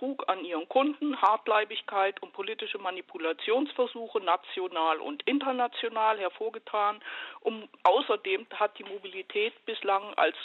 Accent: Munich, Bavaria, Germany; Ich komme aus München, ich lebe hier schon sehr lange

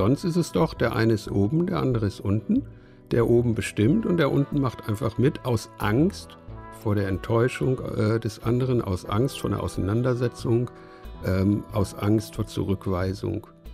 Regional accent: North Rhine-Westphalia, Germany; Da, wo ich herkomme, Sauerland, Rheinland und so, Westfalen, da gibt es ja unglaublich starke Traditionen, christliche, kirchliche Traditionen.

